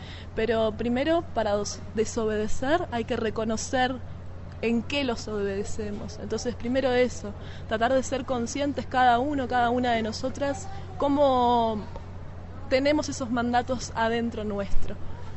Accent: Uruguay; vengo de Uruguay.

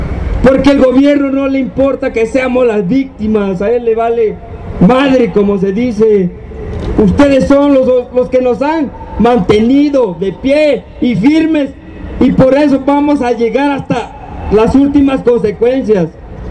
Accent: Mexico; de tanta gente que somos los mexicanos

